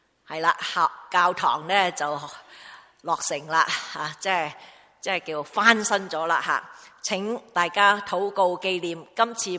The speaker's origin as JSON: {"language": "Cantonese", "country": "China", "said": "我哋中国人就唔兴用呢啲啦"}